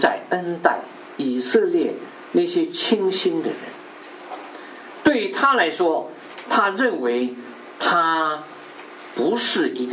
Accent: China; 所以我们中国人常常说，人是蜡烛，不点不亮

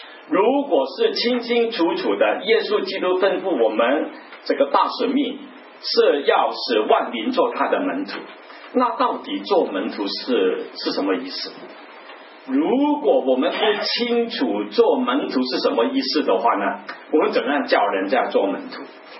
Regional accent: Guangdong, China; Chinese is a second language; 大家要习惯我这个广东人跟大家用普通话来分享

